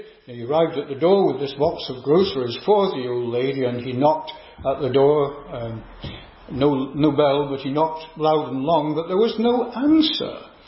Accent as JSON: {"language": "English", "region": "Yorkshire and the Humber", "country": "United Kingdom", "tie": "born or raised there", "said": "in one of my visits from ministering the word in Northern Ireland to my hometown in Yorkshire"}